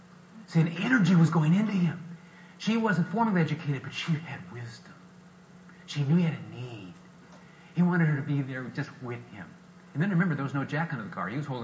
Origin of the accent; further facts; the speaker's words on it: Peoria, Illinois, United States; I remember growing up in Peoria and riding my bike up and down as a blue-collar city